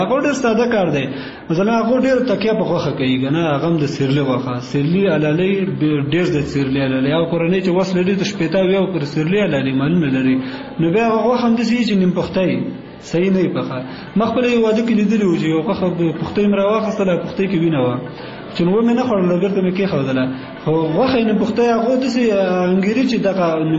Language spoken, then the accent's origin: Pashto; Kunar, Afghanistan; زه اصلا د کونړ ولایت اوسیدونکی یم ګورم ما په نورستان کې وخت هم تیر کړی